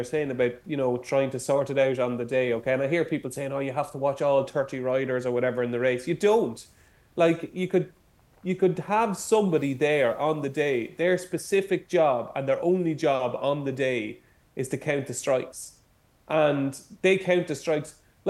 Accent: Ireland; I don't feel very patriotic here, but as an Irishman, I absolutely adore both of them.

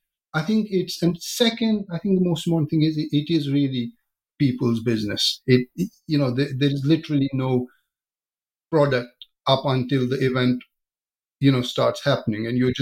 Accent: Jammu and Kashmir, India; born there; But I was born in Kashmir, which is a place to the northern sides of India. It's an area between India and Pakistan. And in the early days as well, you know, I obviously come from a very middle-class background.

